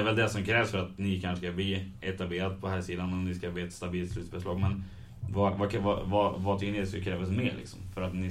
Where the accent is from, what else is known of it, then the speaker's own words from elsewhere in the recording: Hagfors, Värmland, Sweden; Jag kommer från Hagfors då.